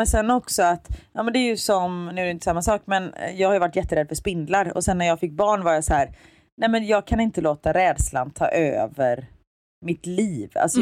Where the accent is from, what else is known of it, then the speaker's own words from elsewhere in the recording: Gothenburg, Västra Götaland County, Sweden; accent: Gothenburg dialect; Alltså visst att jag pratar göteborgska, men jag även så här, bryter lite